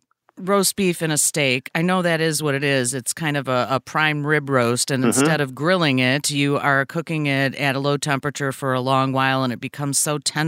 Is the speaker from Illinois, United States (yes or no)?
yes; Brookfield, Illinois, United States; I grew up in Brookfield, where there weren't a lot of temples and not very many Jewish people, at least that I was aware of.